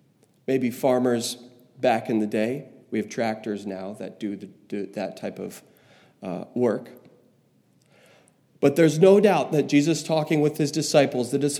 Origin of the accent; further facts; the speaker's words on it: New Jersey, United States; But growing up in New Jersey, my grandparents on my mom's side, they lived on a farm in upstate New York.